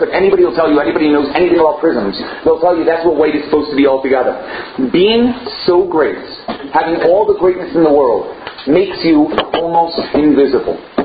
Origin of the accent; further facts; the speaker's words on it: New York, United States; I'm from New York, you're around there.